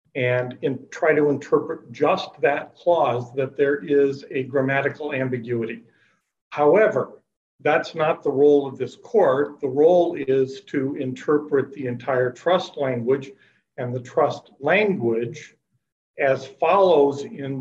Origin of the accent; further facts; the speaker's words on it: Mankato, Minnesota, United States; I'm an attorney from Mankato, Minnesota